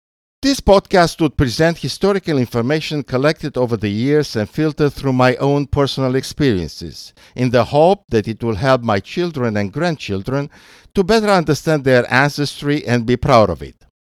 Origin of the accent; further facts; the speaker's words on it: Romania; accent: Romanian; English is a second language; now in United States; The podcast will be narrated by an American Jew born and raised in Romania, whose English, after many years in the States, still has a Romanian accent.